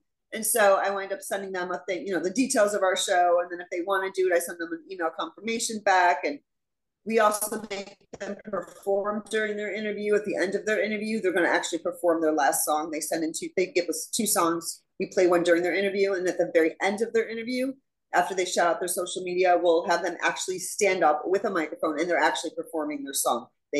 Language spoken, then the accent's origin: English; Chicago, Illinois, United States; Of course, I'm from Chicago.